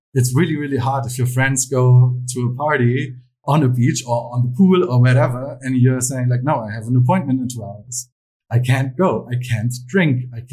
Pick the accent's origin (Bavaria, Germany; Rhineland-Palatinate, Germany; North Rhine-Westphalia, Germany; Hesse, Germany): Hesse, Germany; Yes, I'm from Germany, near Frankfurt, but I've been traveling for 4 years now. 4.5 by now, almost.